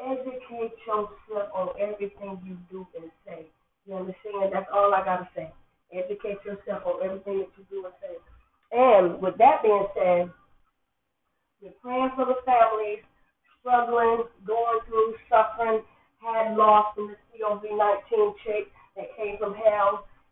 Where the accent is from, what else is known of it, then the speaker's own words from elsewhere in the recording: South Carolina, United States; I was raised in the church. I'm from Horry County, originally. Google it.